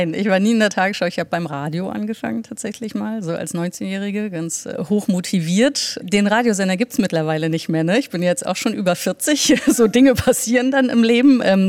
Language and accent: German; Berlin, Germany; also ich bin ja in Berlin groß geworden und eben nicht in den allerschönsten Bezirken